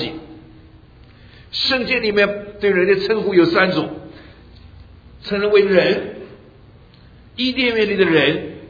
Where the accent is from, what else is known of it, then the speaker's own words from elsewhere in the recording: China; now in United States; 我们中国人到了美国来，把人家叫做老外，这莫名其妙。